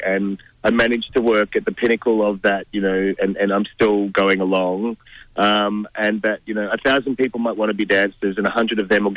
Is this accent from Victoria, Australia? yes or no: yes; Rosebud, Victoria, Australia; I'm born and bred in Rosebud in Victoria, and I had a passion for dance.